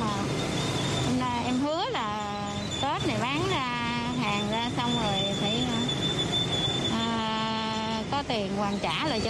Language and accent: Vietnamese; Tam Nong, Dong Thap, Vietnam; now in Binh Duong, Vietnam; Từ ở Đồng Tháp tới quê em ở huyện Tam Nông, tỉnh Đồng Tháp. Em lên Bình Dương khoảng 15 năm rồi.